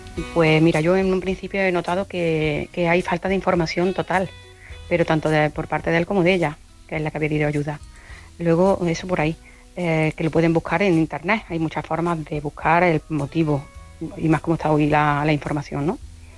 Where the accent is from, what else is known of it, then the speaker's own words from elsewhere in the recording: Córdoba, Andalusia, Spain; now in Vigo, Spain; desde Vigo. Soy cordobesa.